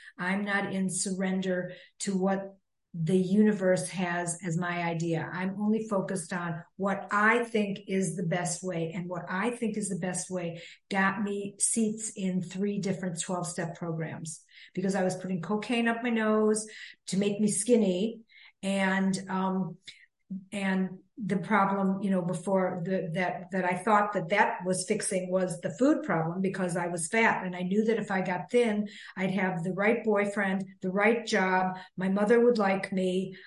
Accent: Chicago, Illinois, United States; I grew up in Chicago.

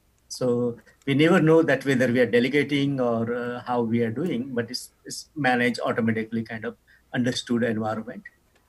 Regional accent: Nepal; English is a second language; moved away as an adult; now in United States; I'm actually from Nepal, a very small country

